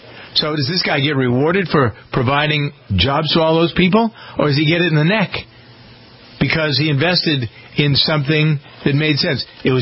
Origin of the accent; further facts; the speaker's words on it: Framingham, Massachusetts, United States; I know a guy who is starting a little business here in my hometown of Framingham